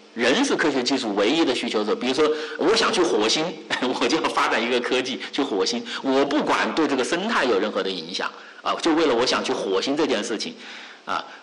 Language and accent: Chinese; China; 我以前我小时候住在这个郊区嘛，中国农村嘛，